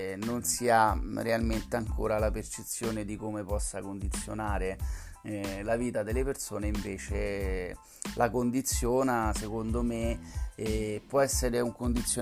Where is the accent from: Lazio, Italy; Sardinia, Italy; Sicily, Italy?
Lazio, Italy; Rome; la mia città, io sono romano